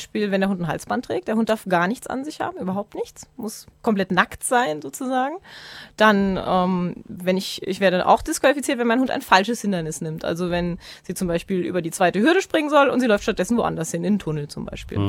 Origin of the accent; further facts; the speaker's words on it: Saarland, Germany; weil ich bin nicht im Saarland geboren. Ich bin zwar hier aufgewachsen